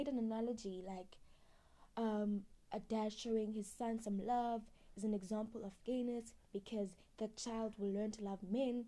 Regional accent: South Africa; So I know as women, we being South African woman is just wow. the pits of hell.

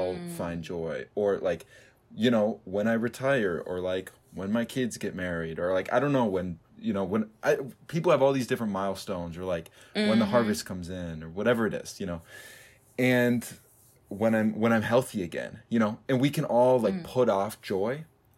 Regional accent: Minneapolis, Minnesota, United States; I'm from Minneapolis, but I wasn't there at the time or for most of that summer.

